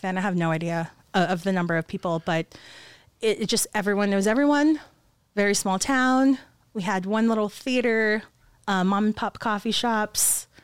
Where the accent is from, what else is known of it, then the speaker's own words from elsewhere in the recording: San Antonio, Texas, United States; So I'm from San Antonio, love my city. But the thing about San Antonio is it's kind of like that small town, big city feel.